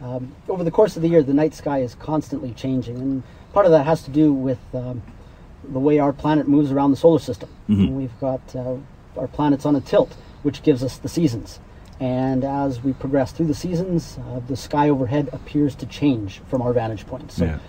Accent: Waterton Lakes National Park, Alberta, Canada; I grew up here in Waterton Lakes National Park and have always been involved in tourism and hospitality.

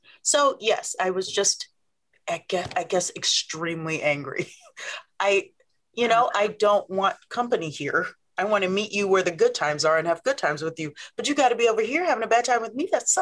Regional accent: Omaha, Nebraska, United States; But also, I'm from Omaha, Nebraska.

